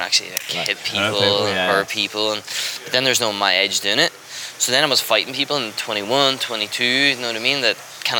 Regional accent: Strabane, Northern Ireland, United Kingdom; Yeah. So that's where I started, and where I come from in Strabane. So I did that's like my hometown where I started.

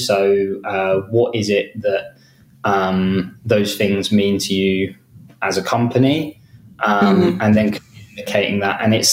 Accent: Dorchester, South West England, United Kingdom; born there; technically, I was born in Dorchester. So it was a little bit more country than that. But that was only the first kind of 5 years of my life.

